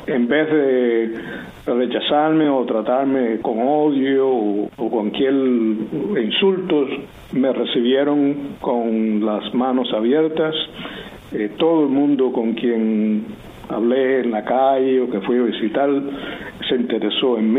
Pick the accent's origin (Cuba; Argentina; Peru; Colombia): Cuba; y como cubano le digo que los cubanos igual a los americanos.